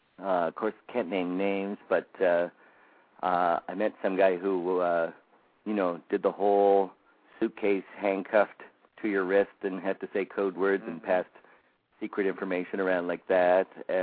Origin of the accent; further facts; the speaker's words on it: Canada; And growing up in Canada, I never, you know, didn't have any experience with it.